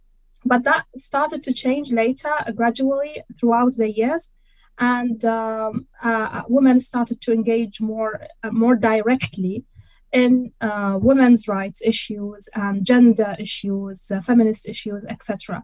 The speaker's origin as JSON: {"language": "English", "country": "Iraq", "said": "I come from Iraq, so this is my home country"}